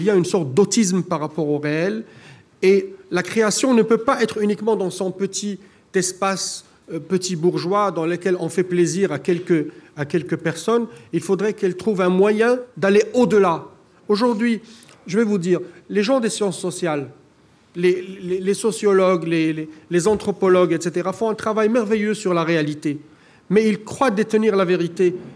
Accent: Morocco; parce que chez moi, au Maroc

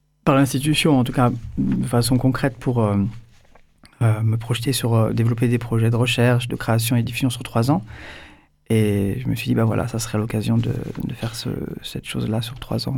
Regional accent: Marseille, Provence-Alpes-Côte d'Azur, France; moi, en tant que Marseillais, donc français, je dialogue avec les artistes cubains

